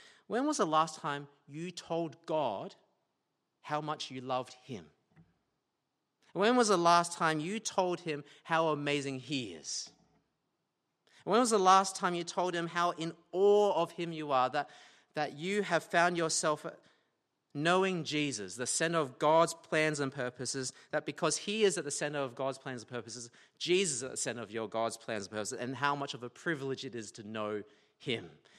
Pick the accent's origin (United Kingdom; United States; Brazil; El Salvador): United Kingdom; England; So as English people do, we gave each other a sheepish nod and waited awkwardly for 5 whole minutes in total silence.